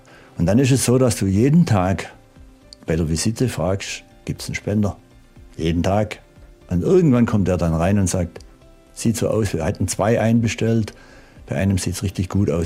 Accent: Baden-Württemberg, Germany; Ich als Schwabe und er als Türke ist einfach klasse.

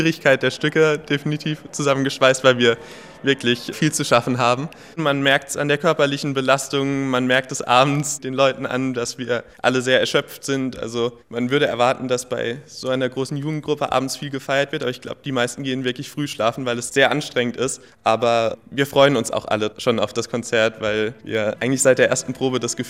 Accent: Mannheim, Baden-Württemberg, Germany; Ich komme hier aus Mannheim.

